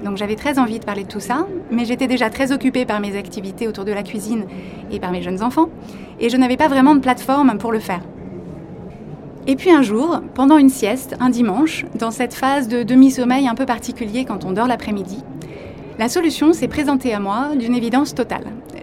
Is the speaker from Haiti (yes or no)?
no; Paris, Île-de-France, France; Je suis née et j'ai grandi à Paris. J'ai fait des études d'informatique à Dauphine, à Paris, et j'ai travaillé 2 ans en Californie, dans la Silicon Valley, juste après mes études.